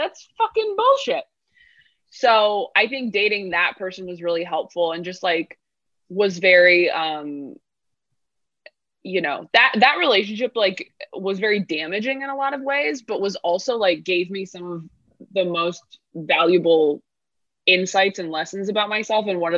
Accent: California, United States; born or raised there; also born or lived in Riverside County

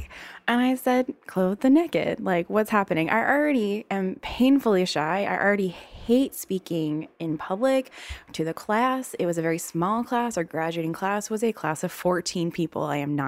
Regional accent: Virginia, United States; accent: Southern; And then I'm like, yeah, I'm from Virginia. Virginia has like multiple sects or like vernaculars of their own Southern accent.

